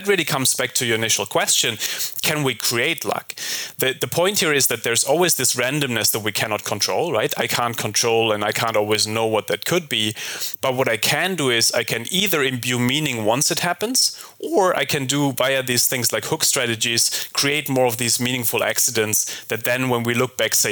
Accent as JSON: {"language": "English", "town": "Heidelberg", "region": "Baden-Württemberg", "country": "Germany", "tie": "born or raised there", "said": "So I grew up in Heidelberg and you know, it's a very cozy city"}